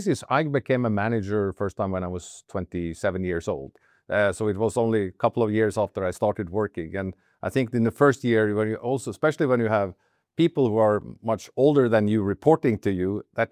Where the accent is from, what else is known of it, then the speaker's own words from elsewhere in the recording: Norway; And also, I grew up in Norway, which is a bit of a different culture